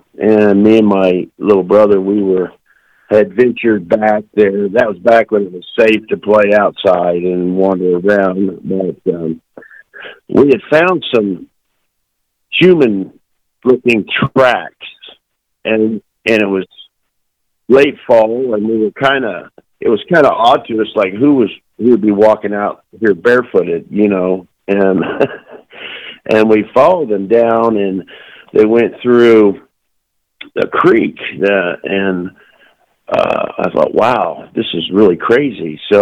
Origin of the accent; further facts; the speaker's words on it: Indiana, United States; but I'm from midwestern Indiana, kind of right in the center.